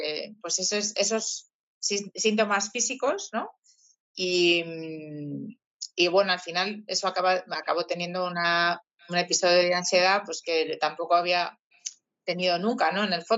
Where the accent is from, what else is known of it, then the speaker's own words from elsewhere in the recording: Bilbao, Basque Country, Spain; yo soy del norte, yo soy de Bilbao